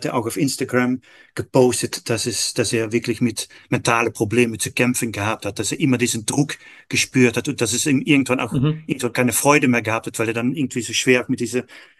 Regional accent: Netherlands; German is a second language; now in Austria; vor allem niederländische Medien, was ja meine Heimat ist

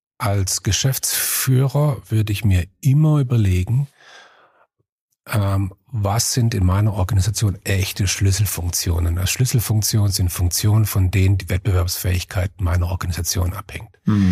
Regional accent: Baden-Württemberg, Germany; da wo ich herkomme, da gibt es die schwäbische Variante

